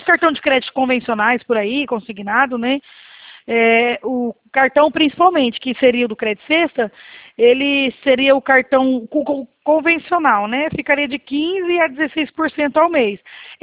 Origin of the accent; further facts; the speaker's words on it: Presidente Prudente, São Paulo, Brazil; nós somos aqui de Prudente, isso mesmo.